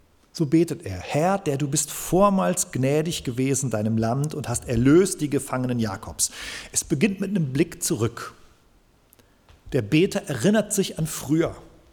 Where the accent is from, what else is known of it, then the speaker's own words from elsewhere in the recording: Soest, North Rhine-Westphalia, Germany; ich komme ja aus Soest